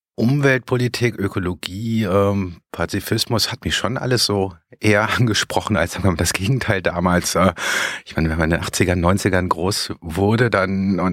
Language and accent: German; North Rhine-Westphalia, Germany; Also ich komme aus dem Speckgürtel von Bonn